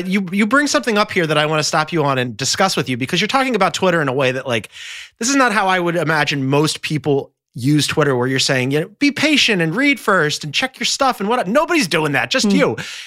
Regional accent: Philadelphia, Pennsylvania, United States; I think as a Philadelphian, which I'm contractually obligated to mention every time that I talk about anything.

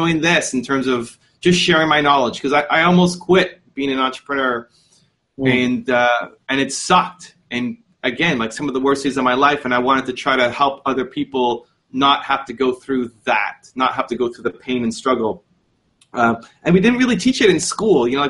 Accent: New Jersey, United States; You know, you growing up in New Jersey, I'm sure you had your yearbooks

